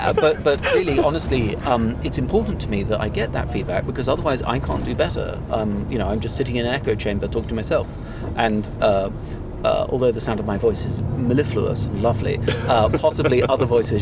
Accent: United Kingdom; I'm British, so I don't care.

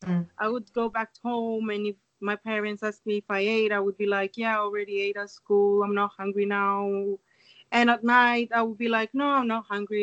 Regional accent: Cyprus; I grew up in Cyprus.

